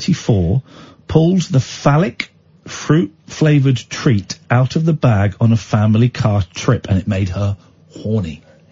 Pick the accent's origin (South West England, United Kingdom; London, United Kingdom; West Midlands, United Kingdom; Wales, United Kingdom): South West England, United Kingdom; I'm from Somerset.